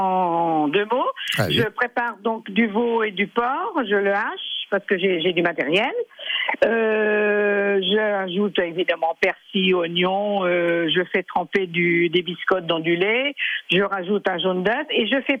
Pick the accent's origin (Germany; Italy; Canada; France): France; Centre-Val de Loire; Non, mais moi, je suis native du Berry, donc...